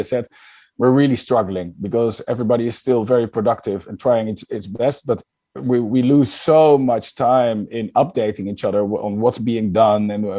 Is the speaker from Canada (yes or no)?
no; Netherlands; English is a second language; I'm from the Netherlands.